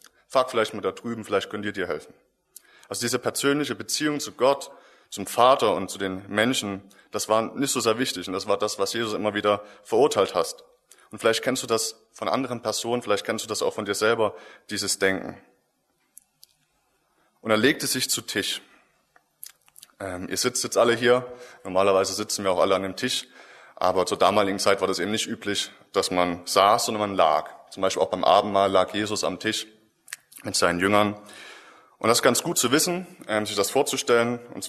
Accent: Chemnitz, Saxony, Germany; born there; also born or lived in Würzburg, Germany; wohne auch hier in Chemnitz, bin hier geboren. 2009 sind wir umgezogen, meine Eltern und ich, nach Würzburg. Und ich bin aufgrund des Studiums dann wieder hergezogen.

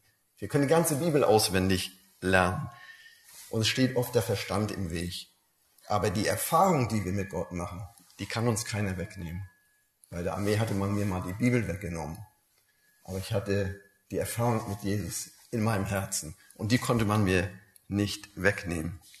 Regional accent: Wismar, Mecklenburg-Vorpommern, Germany; Aufgewachsen bin ich in Wismar, oben an der Ostsee.

